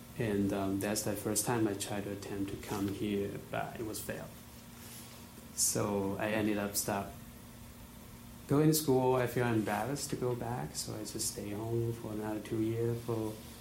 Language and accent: English; China; English is a second language; now in United States; I'm originally from China.